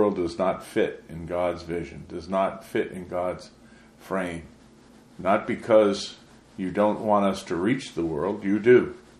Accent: New England, United States; born there; I'm a natural born. I was born here. I was born here in New England.

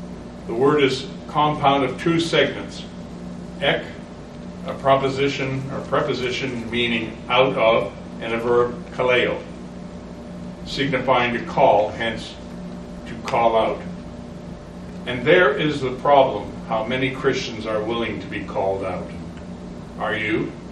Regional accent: United States; born there; I love the land of my native birth. I'm a Native American. I'm not an Indian, but born here in the great U.S. of A., nearly 400 years of ancestry.

